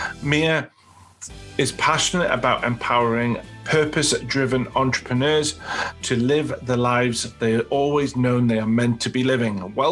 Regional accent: England, United Kingdom; You see, we're English. I don't even pronounce the places properly.

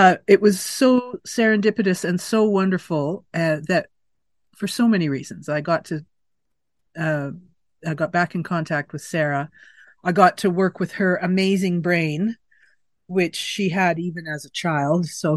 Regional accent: Winnipeg, Manitoba, Canada; growing up in Winnipeg

